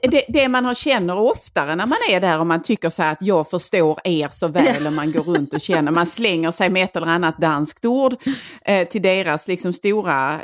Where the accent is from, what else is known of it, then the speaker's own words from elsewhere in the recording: Skåne, Sweden; vi kommer ifrån Skåne då